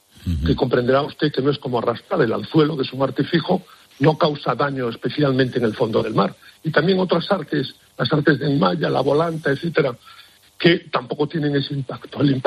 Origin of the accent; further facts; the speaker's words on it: Galicia, Spain; en mi tierra, en Galicia